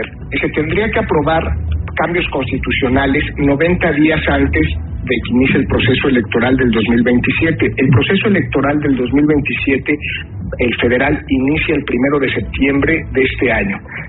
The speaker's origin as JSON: {"language": "Spanish", "country": "Mexico", "said": "Nosotros venimos de México de un sistema hegemónico"}